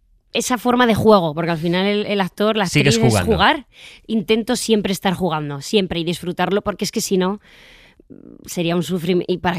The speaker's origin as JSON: {"language": "Spanish", "town": "Zaragoza", "region": "Aragon", "country": "Spain", "tie": "born there", "said": "Luego tengo toda mi familia en Alcázar de San Juan, Ciudad Real. Yo fui la única que nací en Zaragoza"}